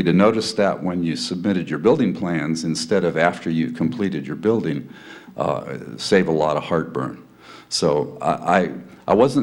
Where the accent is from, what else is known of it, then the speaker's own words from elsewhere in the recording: Morro Bay, California, United States; from Morro Bay.